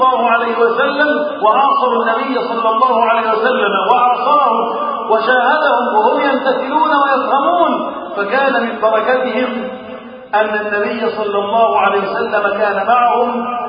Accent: Egypt; اللهم احفظ بلدنا مصر وسائر بلاد المسلمين من الفتن

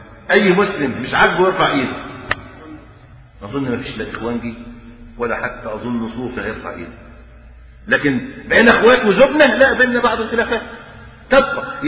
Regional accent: Egypt

